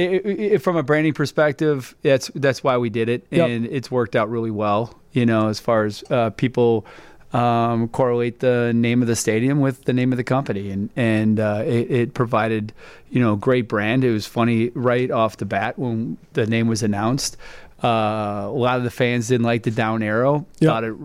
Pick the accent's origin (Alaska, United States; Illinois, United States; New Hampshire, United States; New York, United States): Illinois, United States; Oak Brook; So, I grew up, actually in the suburbs of Chicago in area of Oak Brook.